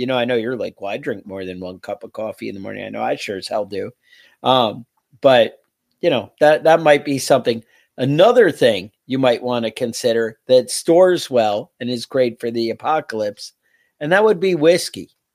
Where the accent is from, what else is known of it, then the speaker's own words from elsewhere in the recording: United States; I don't know why I think that women drink tea and men don't, because I'm an American.